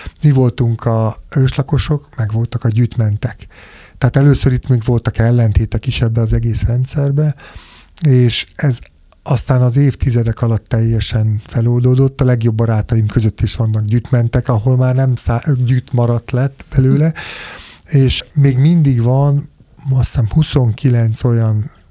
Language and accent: Hungarian; Paks, Tolna, Hungary; Hát én őspaksi vagyok, tehát én ott születtem, több száz évre Paks, és még emlékszem gyerekkoromban, mikor megérkezett az atomerőmű, meg 72-ben születtem